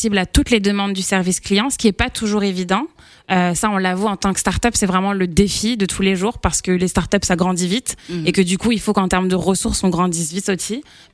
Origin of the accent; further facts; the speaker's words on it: France; Alors moi, je suis née et j'ai grandi en France